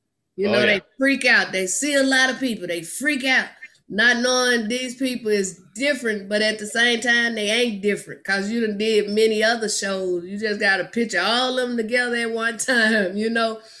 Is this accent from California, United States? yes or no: no; Arkansas, United States; I was born and raised in Arkansas.